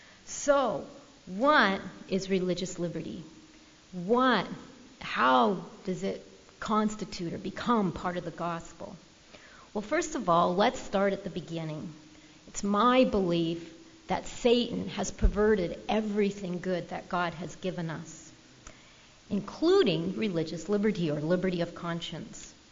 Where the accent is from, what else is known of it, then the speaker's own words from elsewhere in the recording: Vancouver, British Columbia, Canada; I grew up in Vancouver, beautiful British Columbia, as we say.